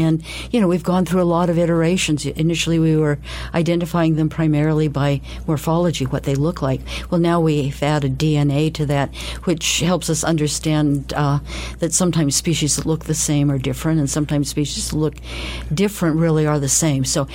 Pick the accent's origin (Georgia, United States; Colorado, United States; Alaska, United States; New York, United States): Alaska, United States; Juneau; also born or lived in Vancouver, California, United States; Yeah, I grew up in Juneau mostly.